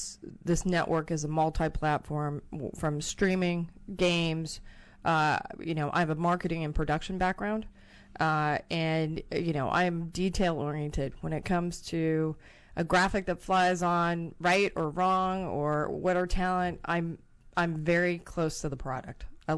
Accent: Los Angeles, California, United States; And I grew up 20 miles east of downtown L.A.

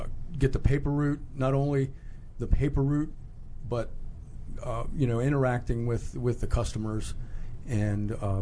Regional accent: Baltimore, Maryland, United States; So, I grew up in Baltimore, mm-hmm. Maryland.

